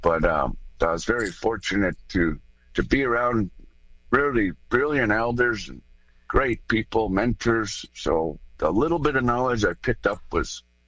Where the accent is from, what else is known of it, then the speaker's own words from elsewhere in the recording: Browning, Montana, United States; You know, I'm from Browning, Montana, and that's the proper way I was taught to introduce myself, where I come from.